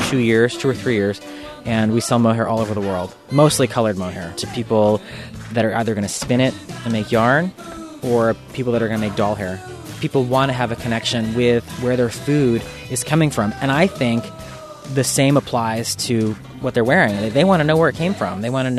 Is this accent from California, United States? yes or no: yes; Fresno, California, United States; when I say I'm from Fresno, or from the Fresno area, and I raise Angora goats, they go, hey, that's like the ag capital of California